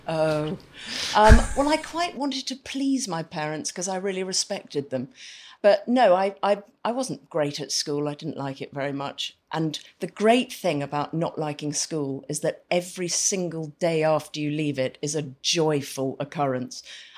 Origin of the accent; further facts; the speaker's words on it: London, United Kingdom; I grew up in Primrose Hill before it got very, very trendy, when it was still quite lentil eating and hemp wearing. It was a very cozy place to grow up.